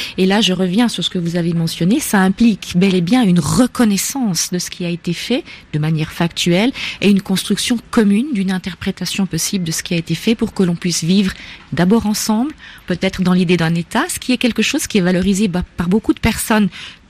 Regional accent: Switzerland; puisque je suis suisse, je me permets l'allégorie

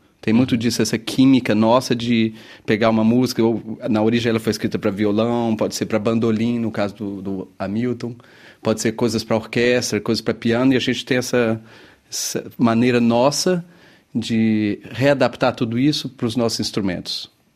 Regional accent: Goiânia, Goiás, Brazil; Eu, particularmente, que cresci em Goiânia, que sempre fui a Pirinópolis, a região toda do Cerrado

